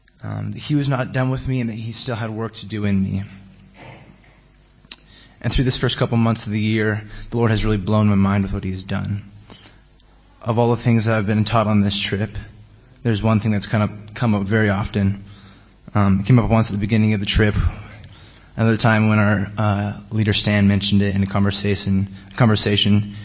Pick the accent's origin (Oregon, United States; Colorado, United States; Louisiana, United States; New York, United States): Oregon, United States; Portland; I grew up in Portland, Oregon, and I'm a junior at Life right now.